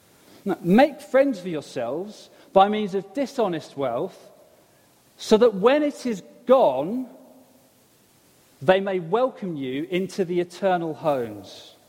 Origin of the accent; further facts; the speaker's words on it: England, United Kingdom; It's now been at least 4 minutes and 12 seconds, but I'm English, so I shan't mention it.